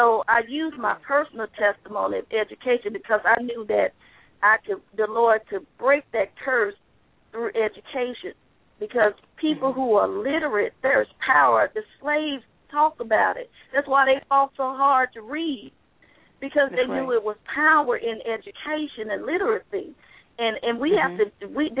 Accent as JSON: {"language": "English", "region": "Mississippi", "country": "United States", "said": "He lived in Texas at the time, and I'm from Mississippi."}